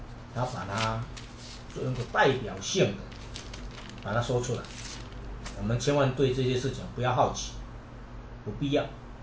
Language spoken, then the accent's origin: Chinese; China; 而这个易经影响了我们中国人的非常大的深远的这个影响。